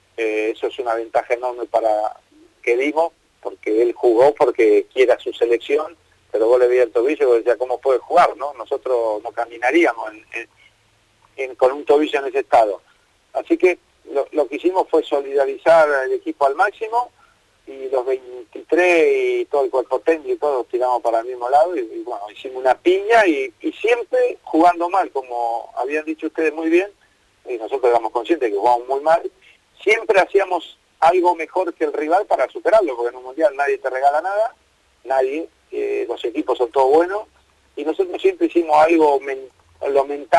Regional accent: Argentina; Y nosotros como jugador argentino, que es un orgullo vestir la camiseta y nos gusta ganar

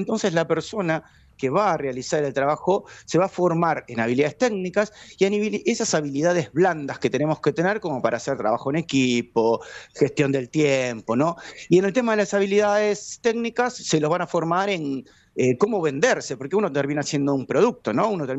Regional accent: Argentina; somos los argentinos, que somos muy futboleros.

